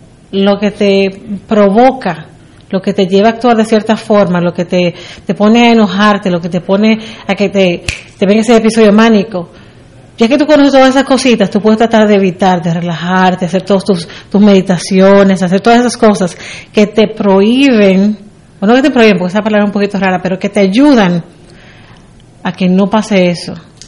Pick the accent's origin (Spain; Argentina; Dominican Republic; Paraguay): Dominican Republic; tú como dominicana sabes muy bien que en nuestro país no existe nada de salud mental